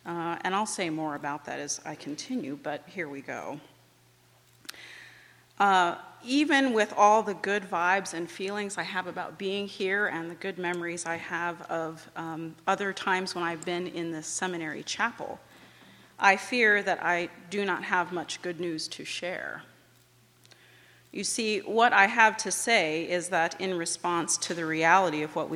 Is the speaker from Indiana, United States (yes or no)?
yes; Goshen, Indiana, United States; I'm from Goshen. That means I was born into and formed in the Christian formation sense of the word, an intensely pro-Mennonite environment